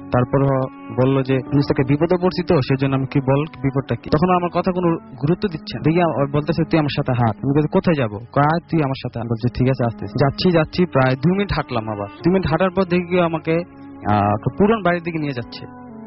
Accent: Demra, Dhaka Division, Bangladesh; আমি ডেমরা থেকে আসছি।

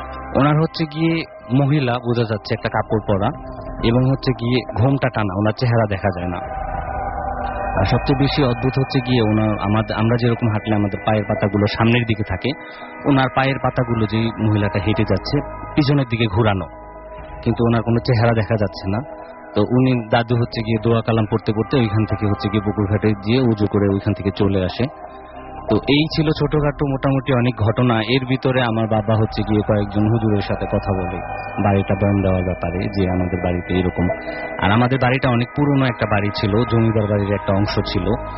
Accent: Old Dhaka, Dhaka Division, Bangladesh; আমি পুরান ঢাকা থেকে আসছি

